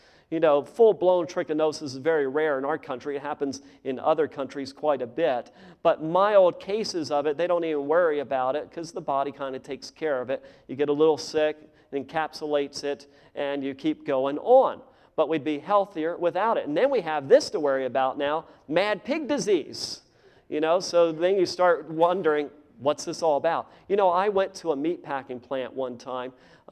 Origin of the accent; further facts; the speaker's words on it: Louisiana, United States; also born or lived in Pennsylvania; I grew up in Louisiana. I was actually born in Pennsylvania, spent half my childhood there, went down, learned how to talk Cajun down there in Louisiana.